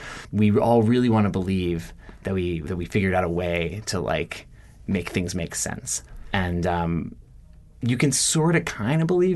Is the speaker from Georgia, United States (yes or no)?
no; Baltimore, Maryland, United States; I grew up in Baltimore, like in the suburbs of Baltimore. It's not as though I grew up like going out on boats.